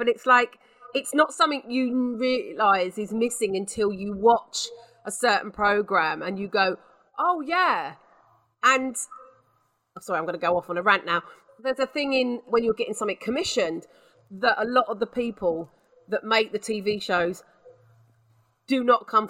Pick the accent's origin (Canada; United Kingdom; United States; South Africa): United Kingdom; South East England; I'm from Kent originally, and people often introduce me on stage as like, oh, one time I got introduced as that Cockney lass. I'm like, I'm not Cockney, I'm Kent.